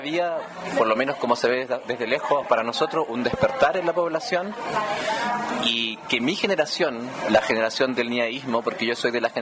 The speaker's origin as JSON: {"language": "Spanish", "region": "Valparaíso", "country": "Chile", "also_born_or_lived": "Linares", "said": "siempre se va a notar de que yo soy chileno"}